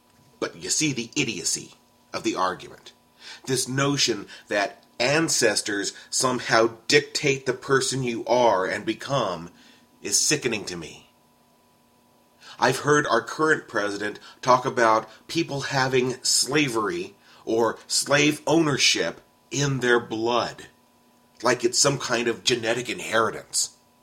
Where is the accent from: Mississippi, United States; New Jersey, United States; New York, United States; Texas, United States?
Texas, United States; San Antonio; I remember growing up in San Antonio, there was the Express and the Light.